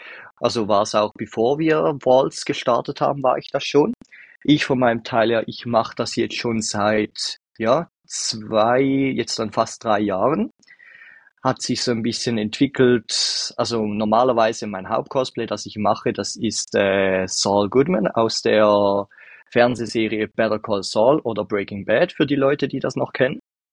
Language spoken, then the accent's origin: German; Switzerland; accent: Swiss; man hört es wahrscheinlich schon an meinem Akzent an, aber ich komme aus der Schweiz.